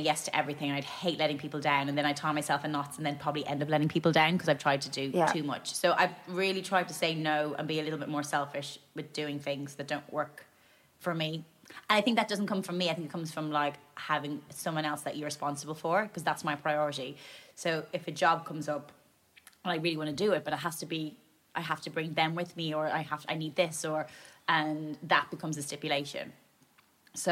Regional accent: Ireland; But I also have such a strong sense of being Irish, and that's something that I want her to experience as well.

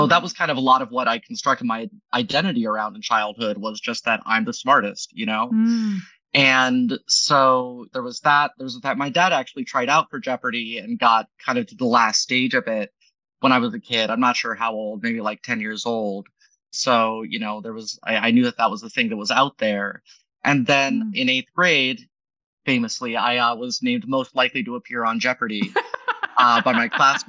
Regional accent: Dayton, Ohio, United States; Well, I'm from Dayton.

